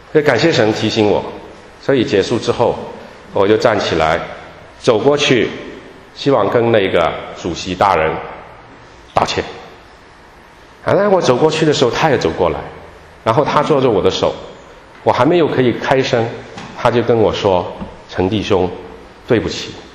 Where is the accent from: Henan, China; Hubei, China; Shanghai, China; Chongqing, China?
Shanghai, China; 我们上海人说敲竹杠